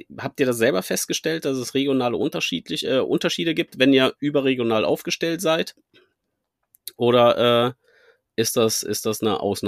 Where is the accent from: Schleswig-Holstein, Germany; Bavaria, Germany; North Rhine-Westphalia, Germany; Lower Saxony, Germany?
North Rhine-Westphalia, Germany